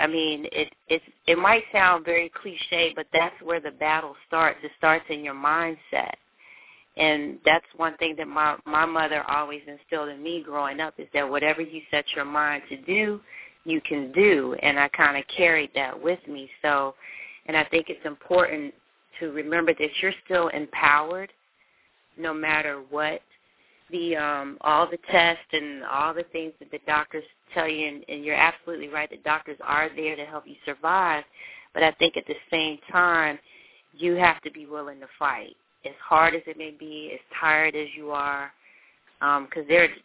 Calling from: Washington, District of Columbia, United States; I'm calling from Washington, D.C.

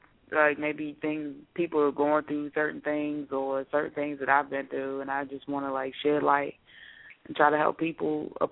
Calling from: Virginia, United States; I'm calling from Virginia.

